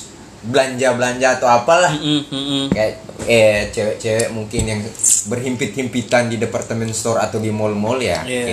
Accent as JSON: {"language": "Indonesian", "region": "North Sulawesi", "country": "Indonesia", "tie": "born or raised there", "said": "Persiapan dan kampung gue juga enggak terlalu jauh, masih di Sulawesi Utara."}